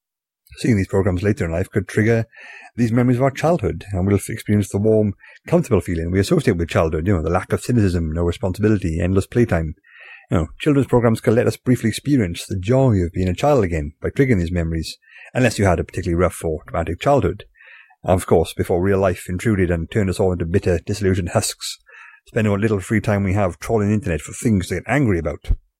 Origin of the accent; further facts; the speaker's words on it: Wales, United Kingdom; As a Welshman, I'm particularly perturbed by Fireman Sam.